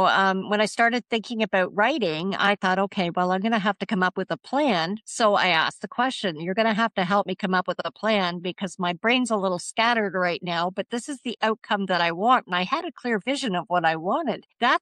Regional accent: Canada; But I'm the Canadian medical thriller.

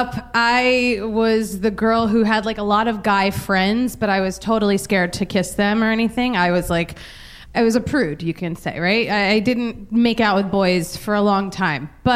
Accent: Philadelphia, Pennsylvania, United States; I was from Philadelphia. And that was like our one thing we had in common, right? We were like, this is perfect. We're both from the East Coast of the United States.

